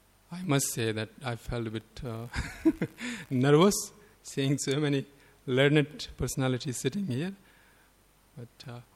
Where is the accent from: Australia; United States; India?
India; accent: Indian; English is a second language; I hope whatever I said was clear with my Indian accent.